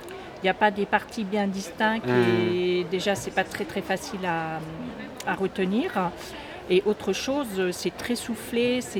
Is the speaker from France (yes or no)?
yes; Brittany, France; Et je viens des Côtes d'Armor, hein, et je venais tout juste de m'installer dans mon studio.